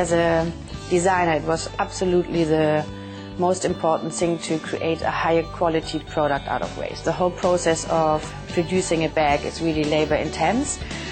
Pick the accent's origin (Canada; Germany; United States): Germany; Me and my husband, we are from Germany, and we started selling the bags in Germany.